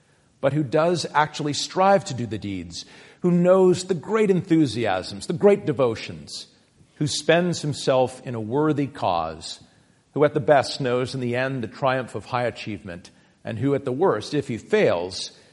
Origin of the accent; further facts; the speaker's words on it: Massachusetts, United States; I grew up on the North Shore, and sometimes when I was young, my family would go to this restaurant in Salem called Roosevelt's.